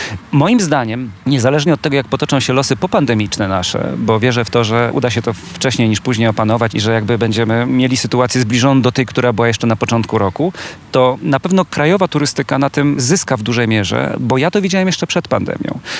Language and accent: Polish; Świętokrzyskie Voivodeship, Poland; w Wilkowie, to jest pod Kielcami, niedaleko Cezyny, moje rodzinne strony